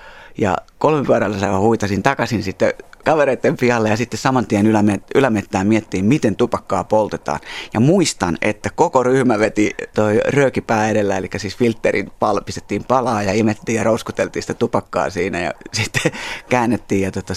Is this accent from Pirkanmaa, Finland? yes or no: yes; Kangasala, Pirkanmaa, Finland; Mä oon paljasjalkainen kangasalalainen, eli Kangasalalla syntynyt, mutta meidän suku on Jyväskylästä kotoisin, että siellä tuli vietettyä paljon lomia ja kesiä alakouluikäisenä.